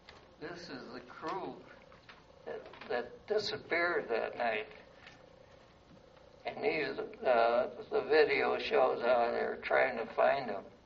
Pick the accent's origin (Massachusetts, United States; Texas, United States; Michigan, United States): Michigan, United States; Detroit; And this is a thing that showed up in my hometown newspaper, which was from Detroit.